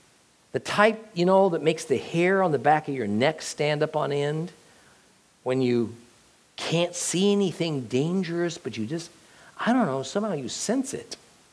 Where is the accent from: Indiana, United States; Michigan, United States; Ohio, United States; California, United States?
California, United States; I'm from California originally, and I've encountered two of these conditions.